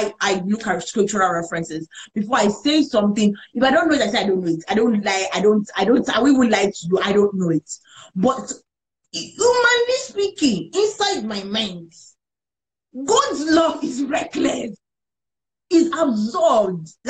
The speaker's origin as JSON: {"language": "English", "country": "Nigeria", "said": "Now, for me, as a Nigerian father, I was thinking that this child is coming to kill me."}